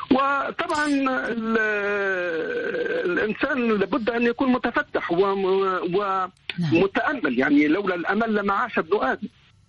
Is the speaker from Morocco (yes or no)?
no; Tunisia; now in France; هاجرنا اليوم من من من تونس وجئنا فرنسا، ويمكن أن نمضي إلى أي مكان إلى مكان آخر.